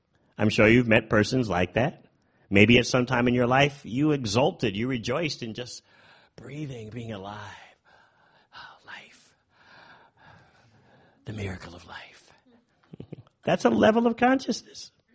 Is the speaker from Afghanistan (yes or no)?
no; New York City, New York, United States; By the way, I'm a refugee from New York City.